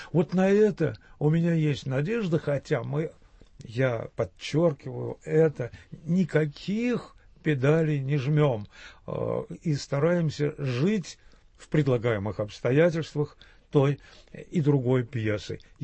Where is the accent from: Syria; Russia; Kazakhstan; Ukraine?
Ukraine; Odesa, Odesa Oblast; born there; Я не только родился в Одессе, моя жена украинка, встретились мы в Киеве